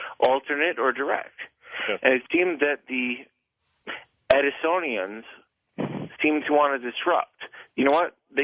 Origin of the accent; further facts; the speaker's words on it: Colorado Springs, Colorado, United States; I am from Colorado Springs